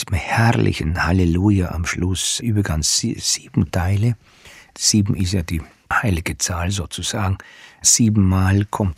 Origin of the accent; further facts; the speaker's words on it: Vorarlberg, Austria; Vorarlberg auch ausgewählt. Wie gesagt, meine Heimat.